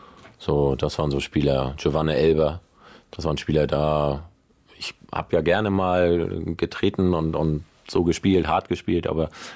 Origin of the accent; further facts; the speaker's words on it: Hamburg, Germany; Na, als Hamburger und sowas in seinen Restaurants und sowas.